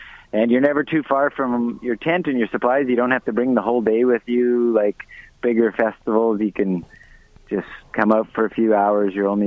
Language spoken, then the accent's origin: English; Lynn Lake, Manitoba, Canada; Cochran and Lynn Lake Woo-hoo. In a couple of weeks, which will be quite the weekend, which is my hometown and his hometown.